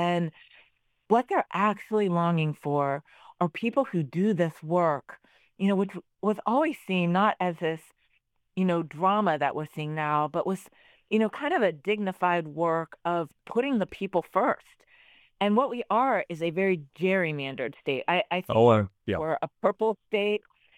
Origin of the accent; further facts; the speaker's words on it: Youngstown, Ohio, United States; But I grew up, I'm very much an Ohio girl. I grew up in Youngstown.